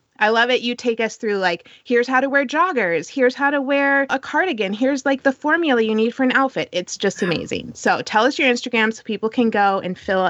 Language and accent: English; Edina, Minnesota, United States; born there; And then I found my birth certificate a couple years ago. It was Edina, which is like 45 minutes from St. Paul.